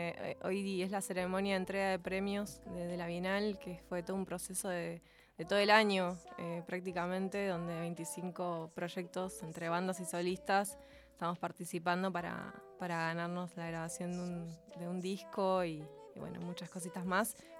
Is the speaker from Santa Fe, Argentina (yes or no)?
yes; Santa Fe, Argentina; born there; Yo nací en Santa Fe, en realidad.